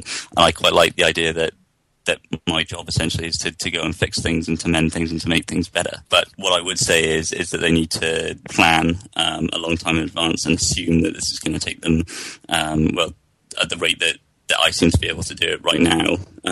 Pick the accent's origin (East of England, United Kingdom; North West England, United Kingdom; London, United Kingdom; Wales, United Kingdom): Wales, United Kingdom; Swansea; I am from Swansea in South Wales